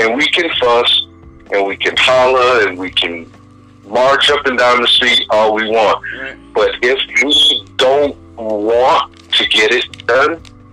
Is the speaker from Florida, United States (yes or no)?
yes; Florida, United States; I grew up in Florida. I grew up during the 60s. I'm a 60s baby.